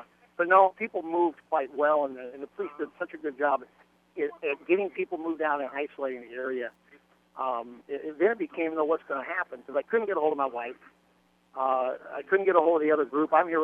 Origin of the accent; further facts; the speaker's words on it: Nebraska, United States; Growing up in Nebraska, you just aren't used to it.